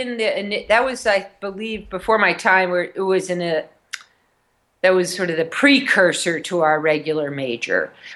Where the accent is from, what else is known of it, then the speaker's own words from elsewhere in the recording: New York, United States; No, I'm not. I grew up in New York State. I did not grow up on a farm or really have anything to do with agriculture while I was growing up